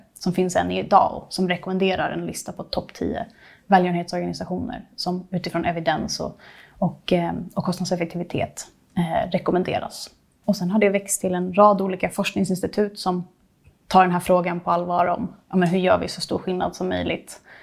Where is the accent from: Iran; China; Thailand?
China; also born or lived in Beijing, China; now in Sweden; Jag växte upp i Kina och blev ganska starkt påverkad av skillnaden i levnadsförhållanden som jag såg så nära inpå. Dels när vi reste runt, men också när vi bodde i Beijing.